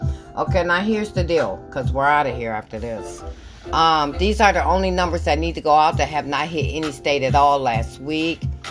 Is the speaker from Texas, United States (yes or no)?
no; Michigan, United States; they know I'm from Michigan, okay?